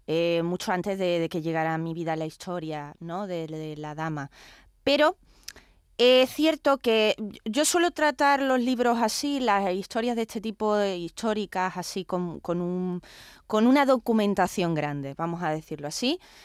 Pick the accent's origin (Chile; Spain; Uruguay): Spain; Málaga, Andalusia; en mi caso soy una malagueña muy enamorada de Sevilla